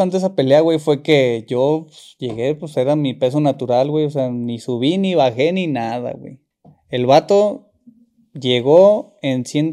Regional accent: Mexico; Ya te la sabes, como todo mexicano, güey.

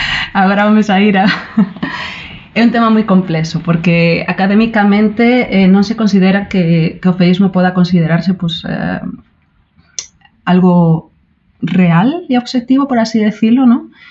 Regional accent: Bueu, Galicia, Spain; na aldea de onde son eu, en Bueu

